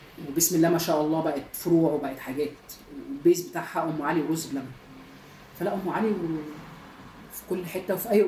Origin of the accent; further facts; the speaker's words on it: Bein El Sarayat, Giza Governorate, Egypt; أنا من بني سريات عند جامعة القاهرة